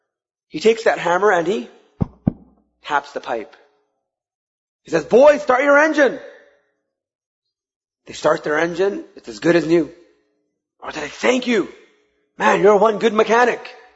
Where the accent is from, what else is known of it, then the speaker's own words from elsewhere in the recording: Toronto, Ontario, Canada; growing up in Toronto